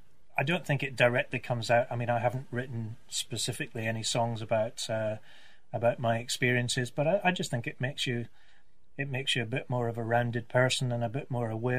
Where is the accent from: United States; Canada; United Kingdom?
United Kingdom; Scotland; an extremely good bagpipes player, which I appreciated being Scottish.